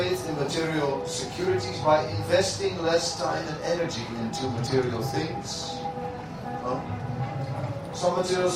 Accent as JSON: {"language": "English", "country": "Netherlands", "second_language": "English", "said": "You know, I am from Holland, and we have lots of, traditionally there are the ships."}